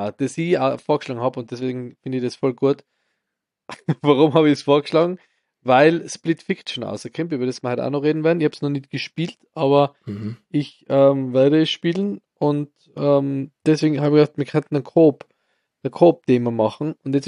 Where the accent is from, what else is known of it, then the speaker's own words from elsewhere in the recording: Austria; aber als Österreicher macht man relativ selten Urlaub in Österreich.